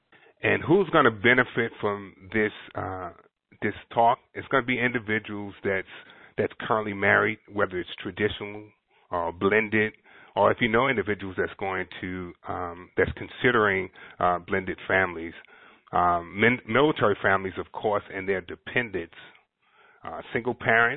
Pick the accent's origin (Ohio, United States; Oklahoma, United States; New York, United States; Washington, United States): New York, United States; Brooklyn; I was actually born and raised in Brooklyn, New York, Bedford-Stuyvesant, Brooklyn. We were born into poverty